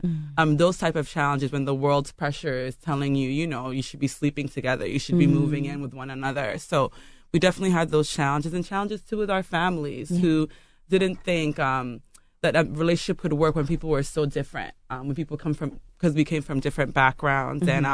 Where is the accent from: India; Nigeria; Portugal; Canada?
Nigeria; now in United States; my cultural background being Nigerian, being West African, I grew up in Nigeria. So I only moved to the United States to go to school.